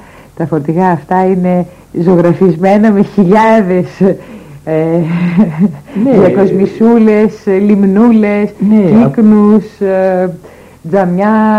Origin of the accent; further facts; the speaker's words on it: Athens, Attica, Greece; δεν συμφωνώ εγώ με όλα αυτά ως Αθηναία